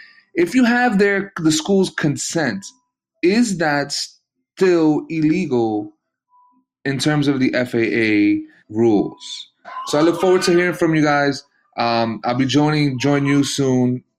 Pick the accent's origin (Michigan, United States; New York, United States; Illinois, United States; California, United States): New York, United States; Yonkers; I'm from Yonkers, New York.